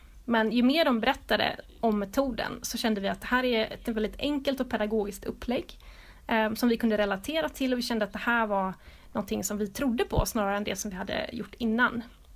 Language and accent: Swedish; Sweden; för att vi är ju svenskar